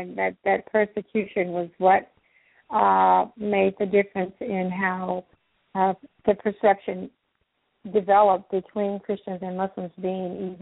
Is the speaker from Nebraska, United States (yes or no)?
no; Memphis, Tennessee, United States; also born or lived in Northern California; And then I moved back here, Memphis, Tennessee, which is my hometown, in 2005.